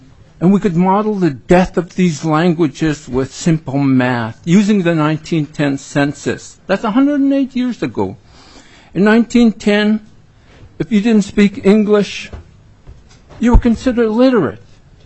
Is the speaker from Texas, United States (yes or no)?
no; Yakutat, Alaska, United States; I'm born and raised in Yakutat, Alaska.